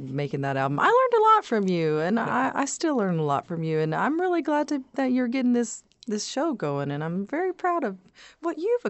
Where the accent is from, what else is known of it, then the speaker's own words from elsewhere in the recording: Austin, Texas, United States; now in Lubbock, United States; Well, when I came from Austin, I considered myself a folk singer